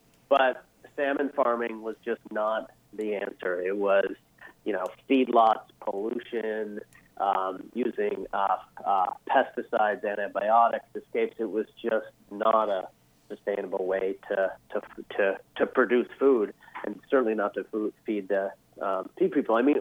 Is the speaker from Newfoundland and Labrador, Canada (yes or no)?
yes; Maddox Cove, Newfoundland and Labrador, Canada; I was born up in Newfoundland, Canada. Yeah, outboard kid, a village called Maddox Cove, in the most eastern point in all of North America.